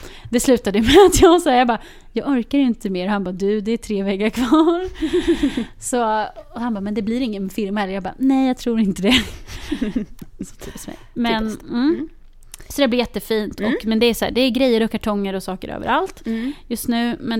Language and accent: Swedish; Linköping, Östergötland, Sweden; Jag har varit hemma i Linköping där jag kommer ifrån.